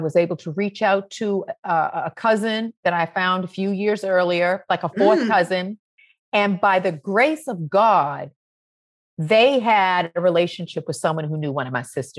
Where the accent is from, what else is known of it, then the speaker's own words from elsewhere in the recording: Roxbury, Massachusetts, United States; Like I grew up in Roxbury, Massachusetts. Like we love to dance.